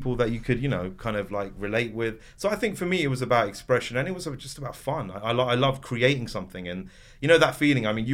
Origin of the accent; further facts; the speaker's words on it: United Kingdom; I'm British, but I'm not really British. I'm Pakistani, but I'm not really Pakistani. I'm like Muslim, but am I really Muslim?